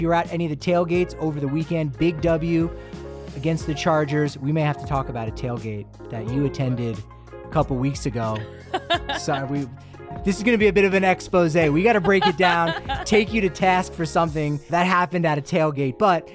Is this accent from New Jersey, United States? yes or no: no; Philadelphia, Pennsylvania, United States; When you think about that Venn diagram growing up in the Philadelphia area, Phillies and Rockies in Colorado